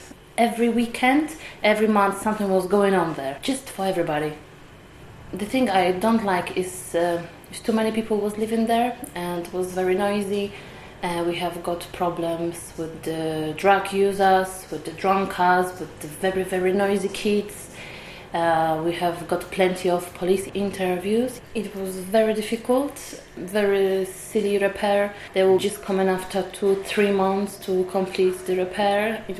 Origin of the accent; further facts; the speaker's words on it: Poland; English is a second language; I grew up in Poland, in Central, and it's a very beautiful place. It's very green. We have got plenty of hills.